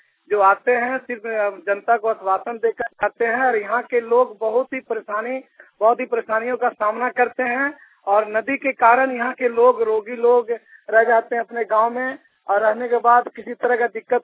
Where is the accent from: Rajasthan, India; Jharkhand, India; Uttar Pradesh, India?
Jharkhand, India; Simra; विधानसभा क्षेत्र जामा से बोल रहा हूँ। मेरा गांव में सिमरा गांव में